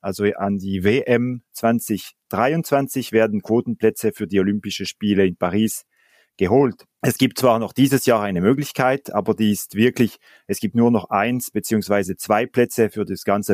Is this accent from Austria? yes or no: no; Lausanne, Vaud, Switzerland; also ich komme aus Lausanne ursprünglich und ich habe ganz in der Nähe vom See gewohnt.